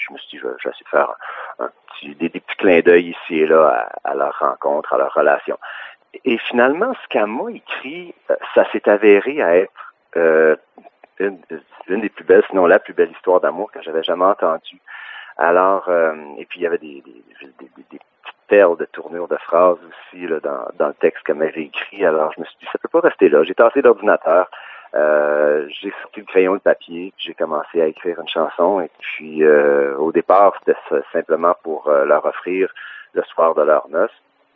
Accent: Saint-Bruno-de-Montarville, Quebec, Canada; also born or lived in Sherbrooke; now in Montreal, Canada; Ben, moi, je suis né à Sherbrooke. Ma famille, autant du côté de mon père que de ma mère, ont leurs racines en Estrie, mais j'ai grandi en Montérégie, à Saint-Bruno de Montarville, et puis je suis un Montréalais depuis pas mal toute ma vie adulte.

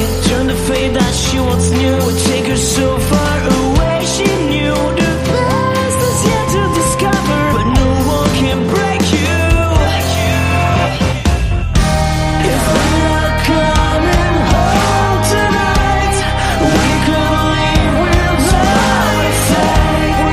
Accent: Montreal, Quebec, Canada; moi et …, on est de Montréal.

